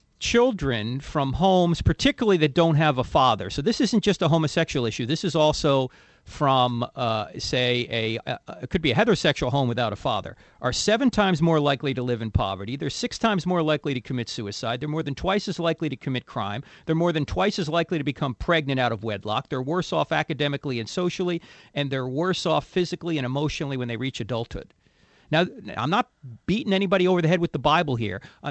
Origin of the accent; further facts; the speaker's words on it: New Jersey, United States; Hey, Middlesex, New Jersey. I'm originally from New Jersey.